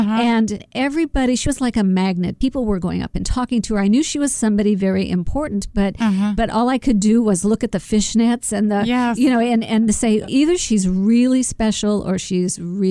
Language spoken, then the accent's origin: English; Fresno, California, United States; The beginning of my book is all about growing up in Fresno and you know, my ethnic background.